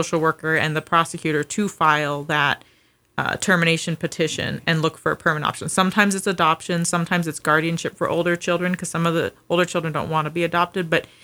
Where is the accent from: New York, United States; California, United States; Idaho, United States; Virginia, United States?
Idaho, United States; Priest River; I'm from Priest River, Idaho. I was actually born at Bonner General Hospital